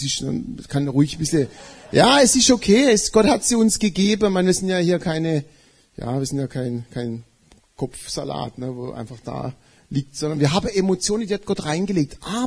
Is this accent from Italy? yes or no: yes; Italy; als Italiener bin ich ja oft in Italien, ich bin auch oft in Rom.